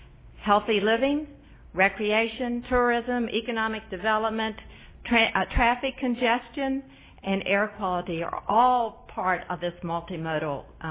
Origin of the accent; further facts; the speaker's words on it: Roanoke, Virginia, United States; from Roanoke, Virginia, and you've seen me before.